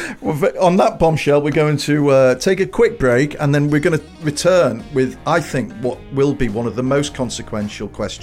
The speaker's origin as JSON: {"language": "English", "town": "Liverpool", "region": "North West England", "country": "United Kingdom", "tie": "born or raised there", "said": "when I was growing up in Liverpool especially"}